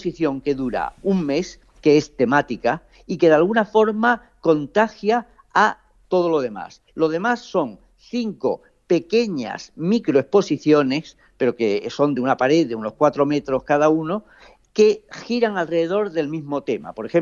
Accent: Tangier, Tanger-Tetouan-Al Hoceima, Morocco; yo además soy de Tánger, que es justo enfrente de Tarifa, que yo cuando era pequeñito veía las luces de Tarifa.

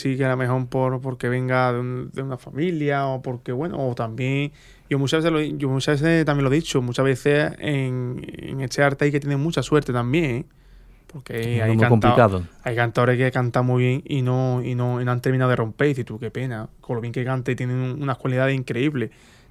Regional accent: Jerez de la Frontera, Andalusia, Spain; canto a Jerez me llevo 2 días antes sin dormir, porque le tengo mucho respeto. Me gusta cantar en mi tierra, porque me encanta, ¿no?

